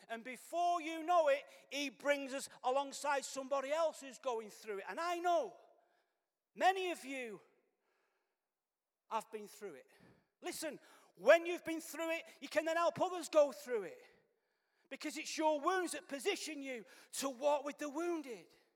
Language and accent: English; Manchester, North West England, United Kingdom; I said, "Yeah, mate, I'm from Manchester, innit?"